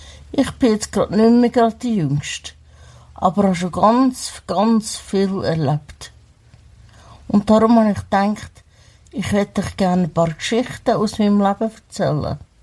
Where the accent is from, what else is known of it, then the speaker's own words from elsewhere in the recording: Switzerland; born there; Ende 1966 bin ich in der Schweiz geboren und zur Adoption freigegeben worden und bin dann in einem behüteten Elternhaus aufgewachsen.